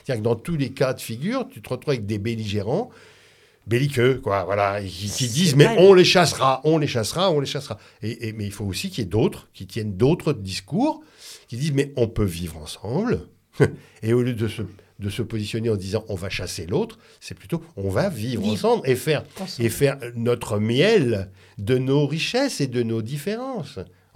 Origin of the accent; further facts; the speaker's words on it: Paris, Île-de-France, France; born there; je suis né à Paris, dans le 10e. Je suis né dans le Faubourg Saint-Denis, juste à côté, quand même, hein, rue des Petites Écuries. Donc, non, je suis né... Juif. Alors, je suis né français.